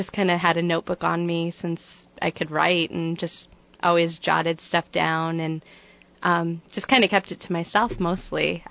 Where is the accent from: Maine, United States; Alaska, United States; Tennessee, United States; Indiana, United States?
Indiana, United States; Hammond; Yeah, I was born and raised in Hammond. I went to Riley Elementary, which no longer exists.